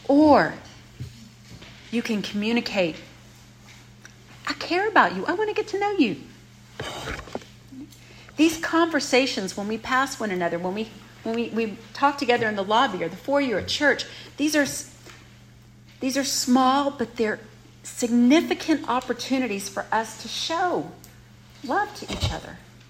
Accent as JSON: {"language": "English", "region": "the South", "country": "United States", "tie": "born or raised there", "said": "For example, I grew up in the South in a middle-class suburban neighborhood."}